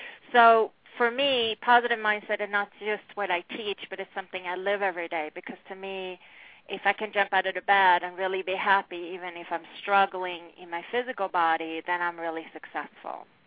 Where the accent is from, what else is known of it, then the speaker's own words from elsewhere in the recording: Sweden; I'm originally from Sweden, and I come from a very different type of place.